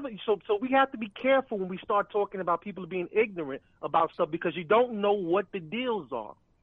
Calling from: New York City, New York, United States; I'm calling you from New York City, and you know, the coronavirus is breaking out over here and stuff.

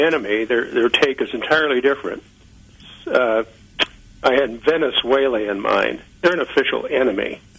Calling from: Waldo, United States; John, I'm from the Waldo area.

